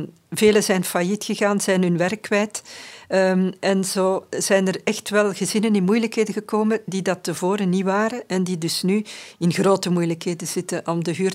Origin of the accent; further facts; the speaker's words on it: Leuven, Flemish Brabant, Belgium; Ik ben zelf ook van het Leuvense afkomstig.